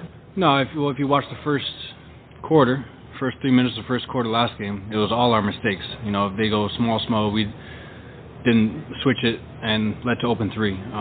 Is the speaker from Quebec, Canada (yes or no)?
no; Kitchener, Ontario, Canada; from my hometown, especially a small place called Kitchener